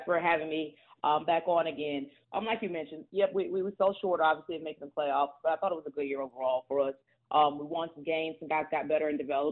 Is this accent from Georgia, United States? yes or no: yes; Atlanta, Georgia, United States; Like you said, you know, started here, born and raised in Atlanta. Started my career out in Phoenix as an intern.